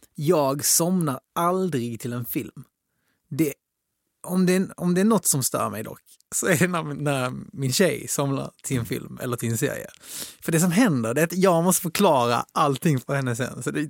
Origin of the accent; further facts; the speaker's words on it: Helsingborg, Skåne, Sweden; now in Stockholm, Sweden; som vet att man bor och jobbar i Stockholm. Liksom. Jag är från Helsingborg